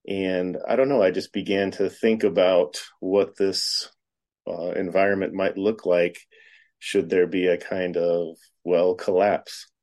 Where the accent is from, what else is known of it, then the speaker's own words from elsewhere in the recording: Florida, United States; growing up in Florida, reading these adventure novels, they always stuck with me.